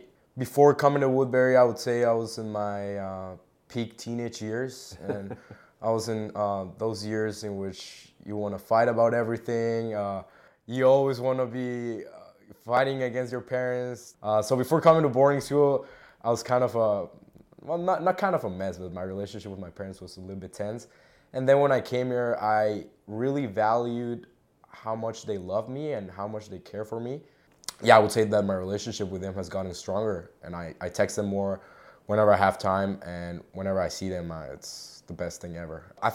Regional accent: Mexico City, Mexico; So I grew up in Mexico City, grew up with my dad, my mom, and my sister.

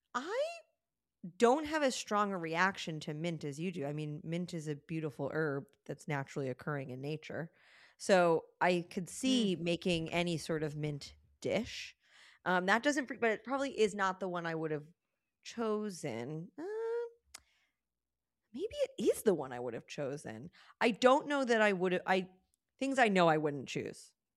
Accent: Pennsylvania, United States; Nancy, you've never been to a Cracker Barrel. I'm from Pennsylvania. I've been to a Cracker Barrel.

